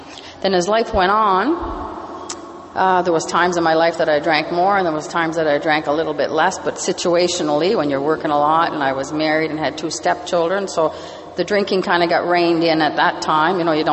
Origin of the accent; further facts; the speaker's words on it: New Brunswick, Canada; I grew up on the Miramichi, and I think a lot of us have this thing that our community is the drinking center of the world.